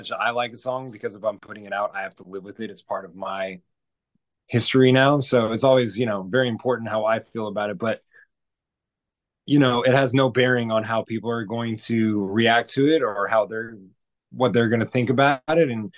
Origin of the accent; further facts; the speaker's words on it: Las Vegas, Nevada, United States; I'm from Vegas, so pulling the lever on the slot machine